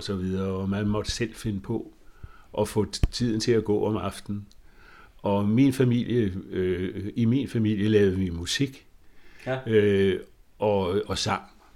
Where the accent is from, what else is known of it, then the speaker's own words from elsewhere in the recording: Hørsholm, Capital Region of Denmark, Denmark; Jo, altså jeg er født i Nordsjælland, i den by, der hedder Hørsholm.